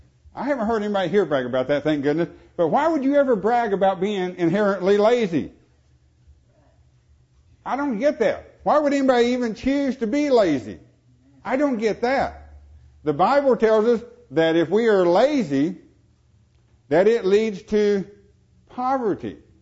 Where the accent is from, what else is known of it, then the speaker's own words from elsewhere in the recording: Arkansas, United States; born there; I was born in Figure 5, Arkansas, with modest parents.